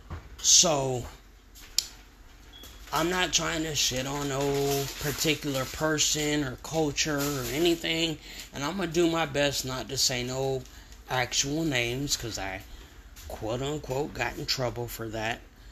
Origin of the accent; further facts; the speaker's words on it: Arizona, United States; So growing up in Arizona, I dealt with a lot of white people.